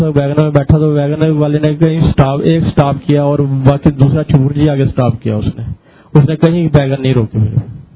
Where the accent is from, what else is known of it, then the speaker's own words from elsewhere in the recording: Sargodha, Punjab, Pakistan; اور میں سرگودا سے آیا ہوں.